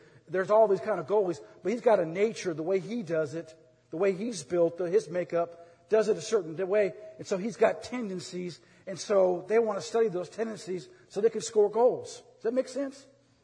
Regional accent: Minnesota, United States; now in Augusta, United States; No, of course, we're in Augusta, Georgia. I'm from Minnesota. They call Minnesota the state of hockey.

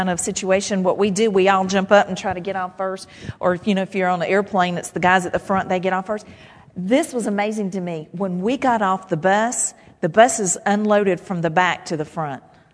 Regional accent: United States; I know we're all, and I'm proud to be an American, you know.

